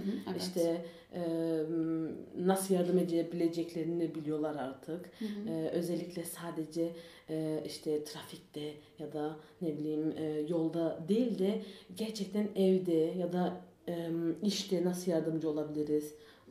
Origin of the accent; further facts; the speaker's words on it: Darmstadt, Hesse, Germany; Darmstadt'ta doğdum, büyüdüm.